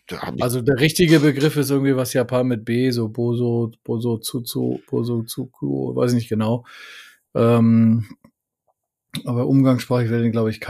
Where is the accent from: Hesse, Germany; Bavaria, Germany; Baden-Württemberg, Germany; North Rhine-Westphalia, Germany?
Baden-Württemberg, Germany; born there; Ein gebürtiger Schwabe kommt immer wieder durch.